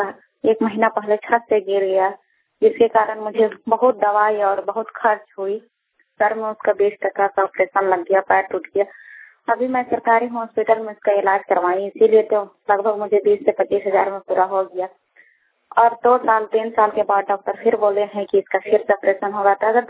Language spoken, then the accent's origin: Hindi; Jharkhand, India; झारखंड की रहने वाली हूँ।